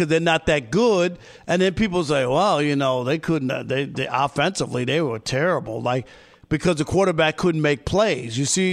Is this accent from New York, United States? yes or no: yes; New York, United States; I took a little Spanish in college. Yeah. I grew up in New York.